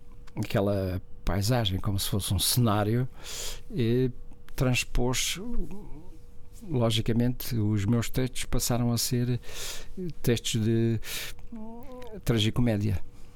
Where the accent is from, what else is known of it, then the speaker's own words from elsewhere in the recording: Nazaré, Centro, Portugal; tem a ver com o sítio onde eu nasci, tem a ver com o meu olhar sobre esse lugar e sobre os acontecimentos que se viviam nesse lugar. Era Nazaré, portanto, uma praia com muita história de luto e muita história de naufrágios. Uhum. E o meu crescimento foi feito aí